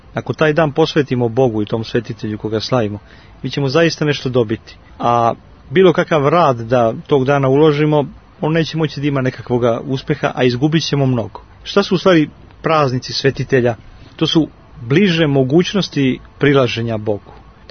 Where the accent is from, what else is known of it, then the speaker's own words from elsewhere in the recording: Cetinje, Montenegro; ili kao što kod nas na Cetinju zovu velike praznike strašni svetac.